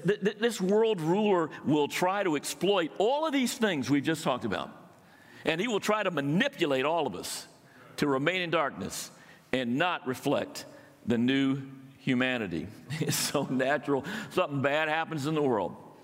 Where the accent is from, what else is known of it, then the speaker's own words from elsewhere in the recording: Florida, United States; also born or lived in California; I'm from the Southeast originally, from Florida, where I became a Christian at the University of Florida.